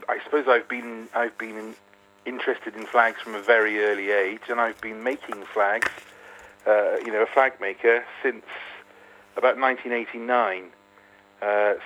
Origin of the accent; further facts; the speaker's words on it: Wales, United Kingdom; I'm Welsh